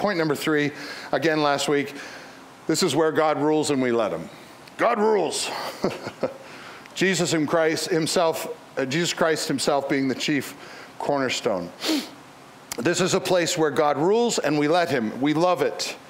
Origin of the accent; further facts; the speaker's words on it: Canada; I am a legal alien. Did you know that? I'm from Canada. I am Canadian in my citizenship. I am a legal alien.